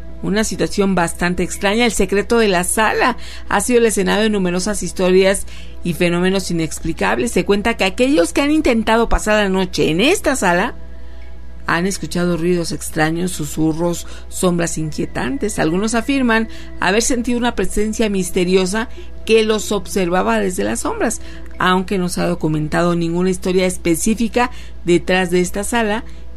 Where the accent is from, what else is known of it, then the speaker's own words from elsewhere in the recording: Valle de Juárez, Chihuahua, Mexico; Yo soy de Valle de Juárez, en Chihuahua, de San Agustín, Distrito Bravo.